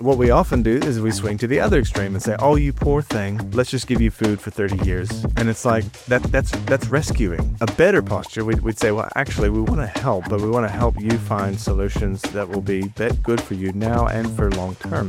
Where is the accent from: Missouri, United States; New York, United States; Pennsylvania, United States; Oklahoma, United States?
Missouri, United States; accent: American; now in New Zealand; Yeah, Northern Hemisphere, United States.